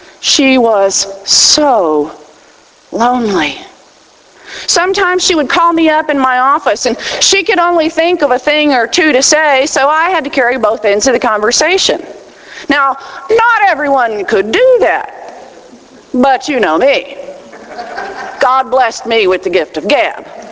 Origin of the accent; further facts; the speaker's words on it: Texas, United States; accent: Texas; Just as I was raised in Texas, around people with Texas accents, and so that is the form of English that I learned.